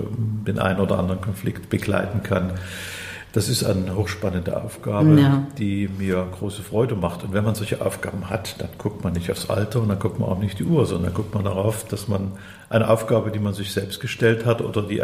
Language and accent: German; Saxony, Germany; born there; neige ich als geborener Sachse zum Optimismus